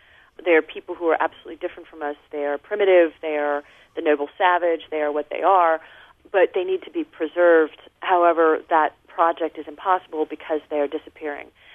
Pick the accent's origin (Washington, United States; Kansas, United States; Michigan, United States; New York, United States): Washington, United States; Seattle; because I grew up in Seattle, and he had a studio in Seattle